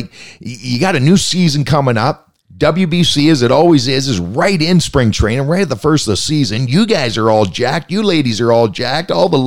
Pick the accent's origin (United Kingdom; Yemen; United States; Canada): Canada; As a Canadian, good for him.